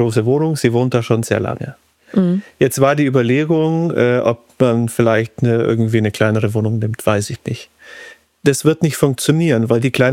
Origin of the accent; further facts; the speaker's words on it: Germany; Wir sind schon sehr als Deutsche auf uns selber irgendwie so. Wir sind uns selbst genug vielleicht, ich weiß es nicht.